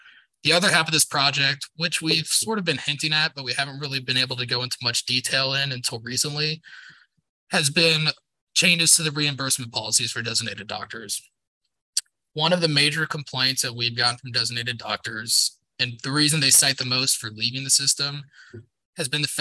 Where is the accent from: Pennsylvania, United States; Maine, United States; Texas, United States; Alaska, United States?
Texas, United States; After that, I went to work for my hometown senator, Senator Tommy Williams.